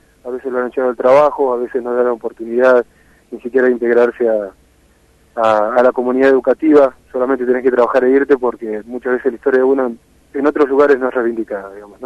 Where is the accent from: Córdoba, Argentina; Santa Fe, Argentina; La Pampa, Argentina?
La Pampa, Argentina; born or raised there; now in La Plata, Argentina